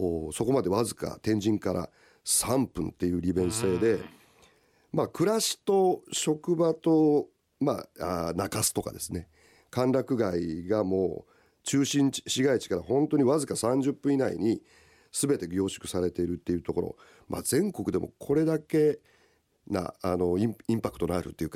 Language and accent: Japanese; Yokkaichi, Mie, Japan; 何を隠そう、三重県四日市市の出身でございます。